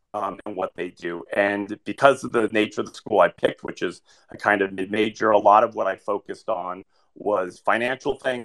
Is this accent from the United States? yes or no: yes; New Mexico, United States; moved away; Though I don't live there anymore and I didn't attend the school, I am from New Mexico, so I picked the University of New Mexico